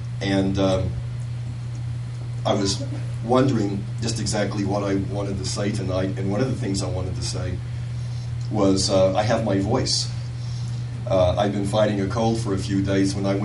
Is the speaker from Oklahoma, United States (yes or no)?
yes; Oklahoma City, Oklahoma, United States; I was an attorney in Oklahoma. I am from Oklahoma City.